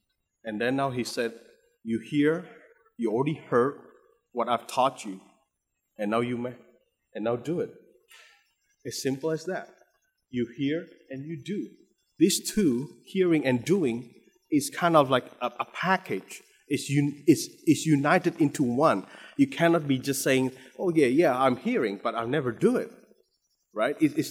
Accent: Indonesia; English is a second language; English may not be my mother tongue. I came from Indonesia, right?

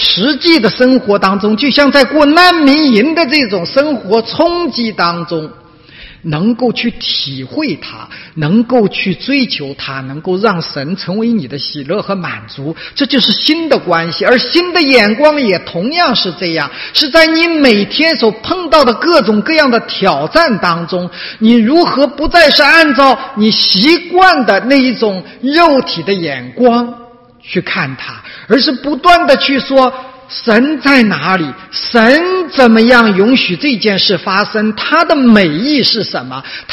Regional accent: China; born there; 他呢也像我们很多出生在大陆的人一样

